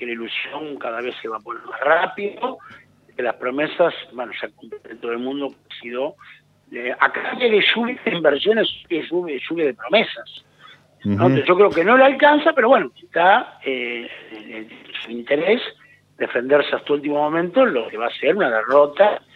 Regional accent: Argentina; Primero que nos hacen quedar como argentinos

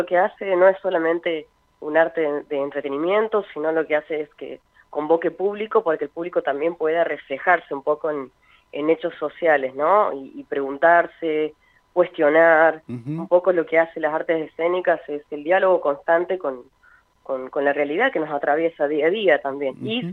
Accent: Córdoba, Argentina; now in Buenos Aires, Argentina; Yo soy cordobesa, vivo acá hace 5 años.

